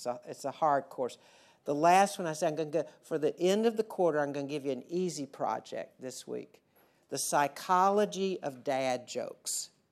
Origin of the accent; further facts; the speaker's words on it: the South, United States; I grew up, obviously, not in Chicago. I grew up in the South.